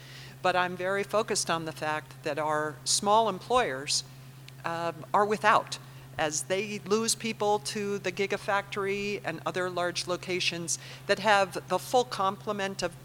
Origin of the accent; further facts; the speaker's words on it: New York City, New York, United States; now in Reno, United States; I'm from New York City and moved here for certain reasons, and it's not the Reno I moved to, but I love it.